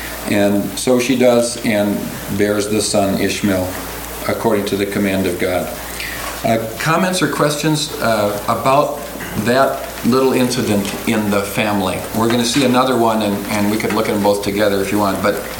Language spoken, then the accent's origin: English; Wisconsin, United States; when I was a youngster growing up in Wisconsin, the North Woods or the Boundary Waters